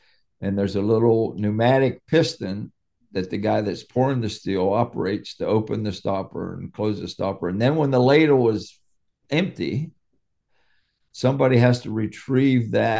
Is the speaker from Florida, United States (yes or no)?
no; Aliquippa, Pennsylvania, United States; Well, I grew up in a little steel town called Aliquippa, Pennsylvania. It's about 20 miles northwest of Pittsburgh.